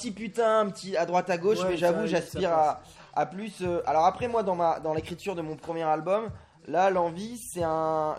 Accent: Le Mesnil-le-Roi, Île-de-France, France; que je viens du Ménil-le-Roi.

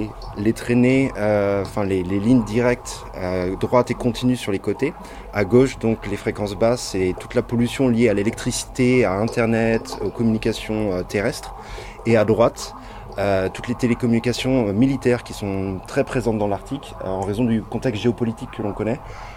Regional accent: Nantes, Pays de la Loire, France; now in The Hague, Netherlands; je suis artiste interdisciplinaire et chercheur. Je suis originaire de Nantes mais je suis basé à La Haye aux Pays-Bas depuis quelques années.

